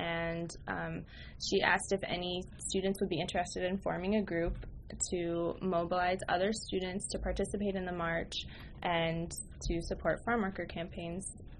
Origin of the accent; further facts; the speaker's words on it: Lakeland, Florida, United States; I grew up in the Catholic Church and had opportunities to work with the farm worker community in Lakeland, where I'm from